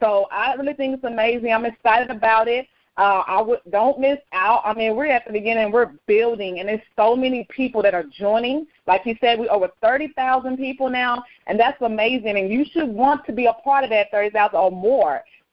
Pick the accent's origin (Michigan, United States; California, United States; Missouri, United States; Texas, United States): Texas, United States; Fort Worth; I'm from Fort Worth, Texas.